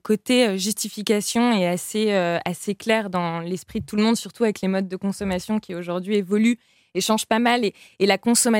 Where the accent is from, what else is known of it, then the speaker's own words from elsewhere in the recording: Troyes, Grand Est, France; En fait, je suis originaire de Troyes, qui est aussi un des bastions historiques du textile français.